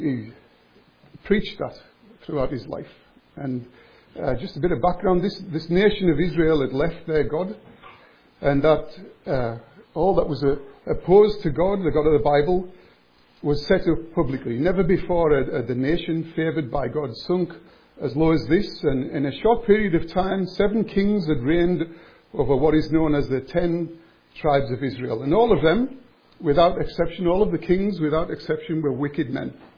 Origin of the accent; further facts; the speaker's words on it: Workington, North West England, United Kingdom; I'm from Workington up in Cumbria. I go to a fellowship there called Grace Baptist Workington, Grace Baptist Church Workington.